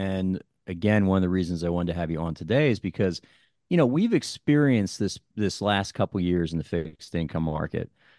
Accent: New Jersey, United States; also born or lived in New York City; I grew up in New Jersey. I spent 10 years in New York City.

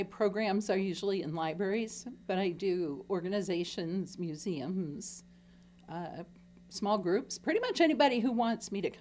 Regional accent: Minnesota, United States; now in Marion, United States; Originally northern Minnesota. Recently, I live in Marion over on the northeast side of Cedar Rapids.

